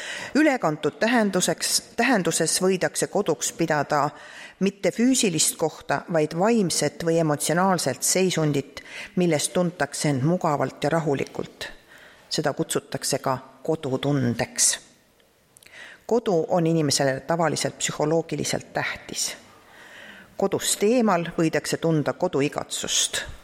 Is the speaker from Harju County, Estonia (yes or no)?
no; Tartu, Tartu County, Estonia; also born or lived in Tõrva / Otepää / Elva / Vaeküla; kolmandasse klassi tulin ma Tartusse